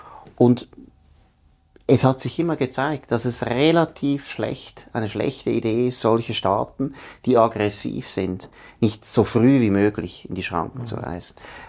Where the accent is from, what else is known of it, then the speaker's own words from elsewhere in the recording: Switzerland; Und schon als Schweizer finde ich, habe ich überhaupt kein Verständnis